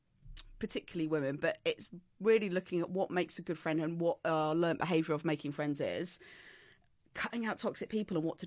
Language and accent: English; Rugby, West Midlands, United Kingdom; I'm from Rugby.